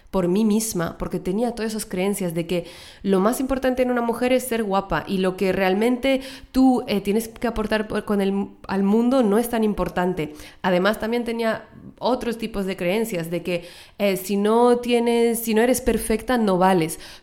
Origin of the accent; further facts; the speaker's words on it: France; Yo soy de Francia, si no lo sabes aún.